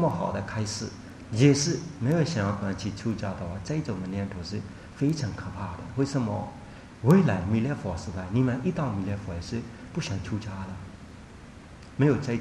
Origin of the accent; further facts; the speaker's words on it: Myanmar; 我们缅甸人包袈裟有看过吗？